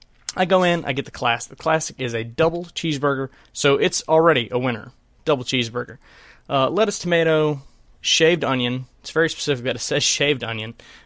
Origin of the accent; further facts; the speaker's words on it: Statesboro, Georgia, United States; a local restaurant that just opened up here in my hometown, Statesboro, Georgia